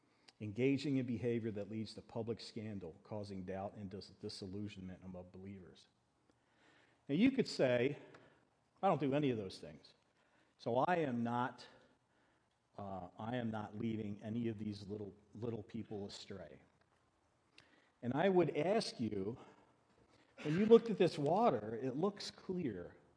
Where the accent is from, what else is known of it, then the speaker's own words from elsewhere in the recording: Philadelphia, Pennsylvania, United States; I grew up in Philly, and so we didn't have plants in Philadelphia.